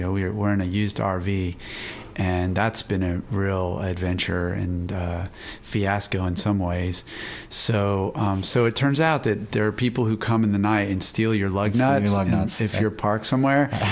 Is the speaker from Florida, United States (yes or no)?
yes; Florida, United States; I was born in Florida, and I grew up there in a swamp there, and it was a great childhood.